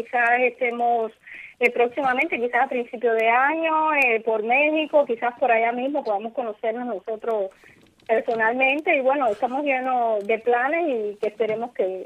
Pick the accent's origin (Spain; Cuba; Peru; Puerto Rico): Cuba